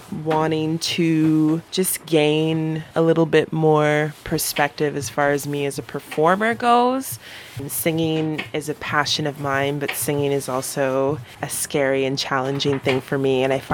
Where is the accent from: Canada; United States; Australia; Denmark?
Canada; Ottawa, Ontario; I'm from Ottawa, Ontario, Canada.